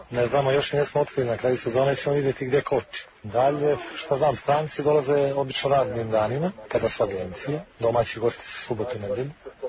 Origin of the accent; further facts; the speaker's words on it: Foča, Republika Srpska, Bosnia & Herzegovina; ja sam iz Foče odao na Drini, naučio plivati